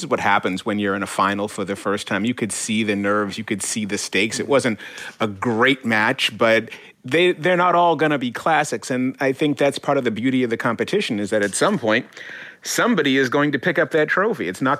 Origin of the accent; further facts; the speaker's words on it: Boston, Massachusetts, United States; Well, I foresee my sentimental feelings for the Montreal Canadiens, even though I'm a Bostonian coming out there.